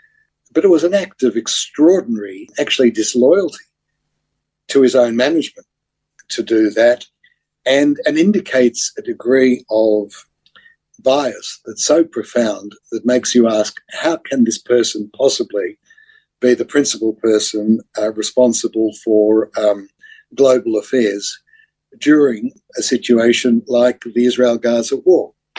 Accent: Australia; It concerned me as an Australian citizen. It concerned me as a member of the Jewish community

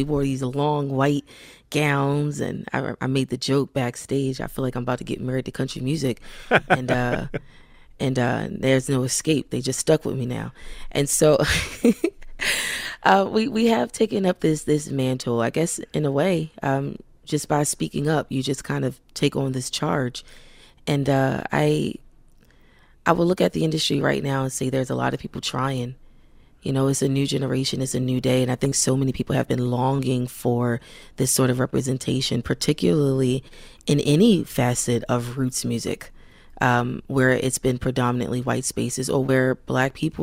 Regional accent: Baltimore, Maryland, United States; And I am from Baltimore, and I proudly wear Baltimore. I love Baltimore so much.

